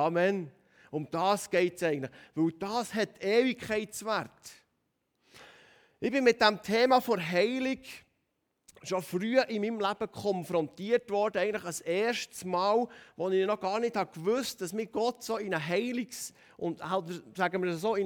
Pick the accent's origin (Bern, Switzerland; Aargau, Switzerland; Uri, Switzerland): Bern, Switzerland; Würde Tradiesli, haben wir auch gesagt, bei uns in Bern.